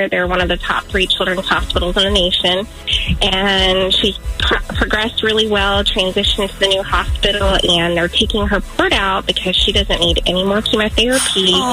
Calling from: Cincinnati, Ohio, United States; And I'm still listening from Ohio and Indiana.

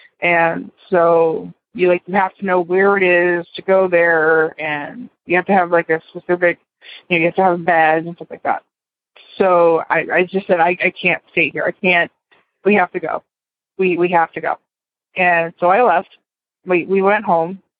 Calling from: Florida, United States; I'm calling from Brevard County, Florida.

